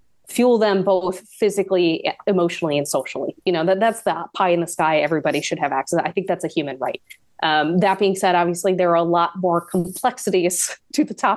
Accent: East Coast, United States; moved away as an adult; now in Kentucky, United States; I am somebody who was born and raised on the East Coast and moved to the Midwest for work about a decade ago. I cannot believe that I'm a Kentucky resident and have been for almost 8 years

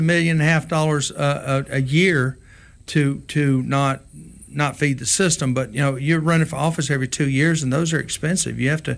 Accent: Alabama, United States; I'm from South Alabama.

